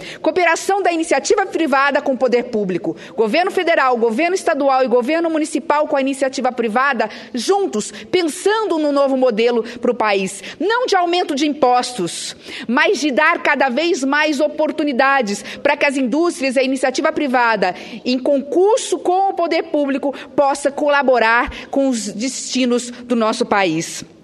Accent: Três Lagoas, Mato Grosso do Sul, Brazil; estive eu na minha cidade natal, Três Lagoas, em Mato Grosso do Sul

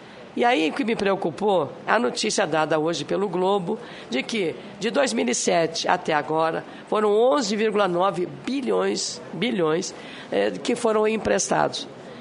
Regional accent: Rio Grande do Sul, Brazil; eu sou do Rio Grande do Sul

